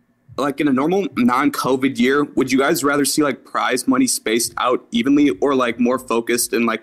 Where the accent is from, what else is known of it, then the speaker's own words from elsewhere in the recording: New York, United States; I'm from New York.